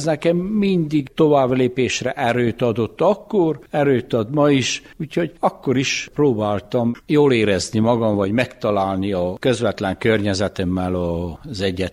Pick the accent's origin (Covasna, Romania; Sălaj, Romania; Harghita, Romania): Harghita, Romania; Csíkszépvíz; Büszke vagyok arra, hogy Széfvízen születtem, és ugyanakkor azt is elmondhatom, hogy az utcából se költöztem ki, hiszen három generációja ott élünk abba az utcába.